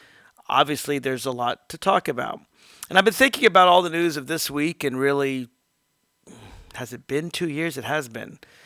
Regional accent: Alexandria, Virginia, United States; I'm actually reporting in Alexandria, Virginia, my hometown.

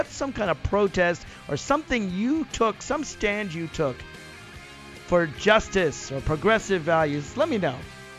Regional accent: Nashville, Tennessee, United States; Now, I grew up in Nashville, Tennessee, and Nashville, Tennessee certainly is not it's more progressive than much of the South

